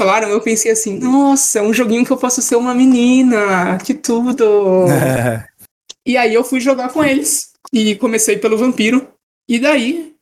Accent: Santos, São Paulo, Brazil; Nascida e criada em Santos.

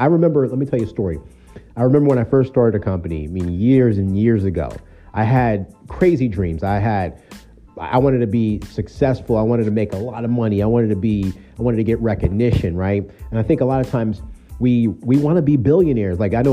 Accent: New York, United States; number one, I'm in New York. I'm from New York.

